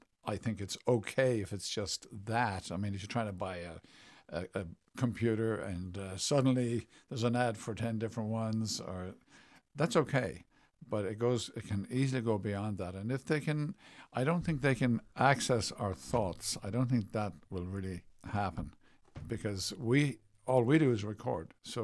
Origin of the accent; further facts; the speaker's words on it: Limerick, Munster, Ireland; also born or lived in Dublin / Canada; I grew up basically in Limerick, but then I studied in Dublin.